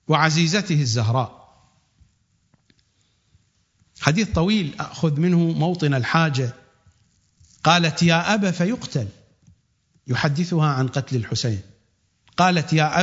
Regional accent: Iraq; وحتى عندنا في العراق في بعض المناطق

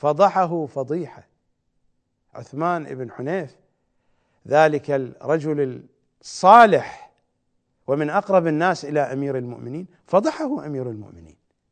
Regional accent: Iraq; accent: Iraqi; كما نقول بلهجتنا العراقية باكر

